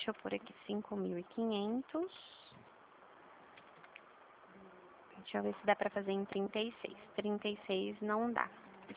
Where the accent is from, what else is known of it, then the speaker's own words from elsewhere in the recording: São Paulo, Brazil; Eu sou do estado de São Paulo